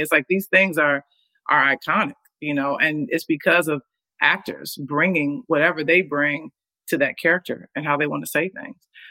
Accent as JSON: {"language": "English", "town": "Chicago", "region": "Illinois", "country": "United States", "tie": "born or raised there", "said": "You know, growing up in Chicago, man, it's like that was Camelot."}